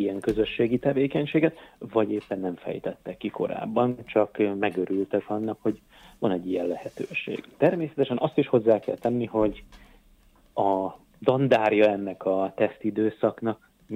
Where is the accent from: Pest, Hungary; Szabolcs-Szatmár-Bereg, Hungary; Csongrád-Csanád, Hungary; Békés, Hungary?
Pest, Hungary; Cegléd; born there; Az én szülővárosom egyébként Cegléd